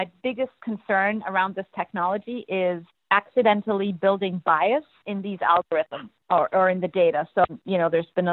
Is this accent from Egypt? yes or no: yes; Egypt; You know, I'm originally from the Middle East, I'm Egyptian, and people are not always forthcoming with how they feel